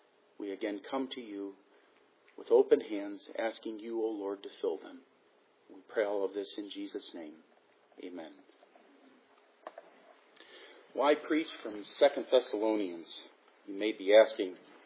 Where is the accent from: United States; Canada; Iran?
United States; for us as Americans, is that we didn't grow up with this sort of thing.